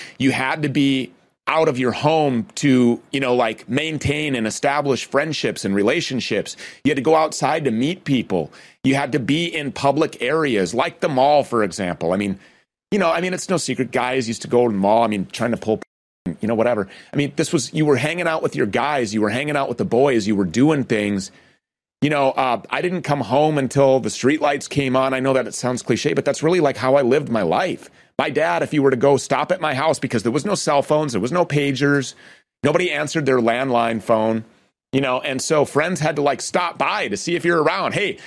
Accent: United States; And being an American growing up in America

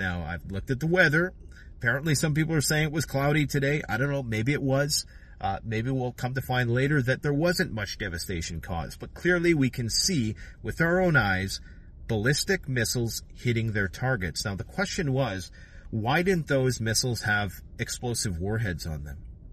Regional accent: Canada; I speak in Americans in the third person because I'm Canadian

